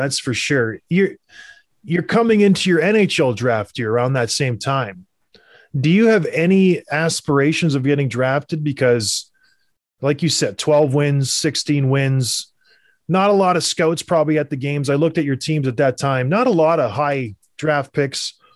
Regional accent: St. Catharines, Ontario, Canada; I'm from St. Catharines

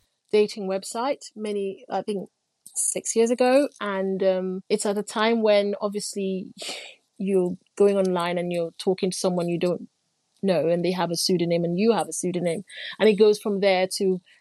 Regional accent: Nigeria; I grew up in Nigeria, but in the city, and everything was very city life in Nigeria.

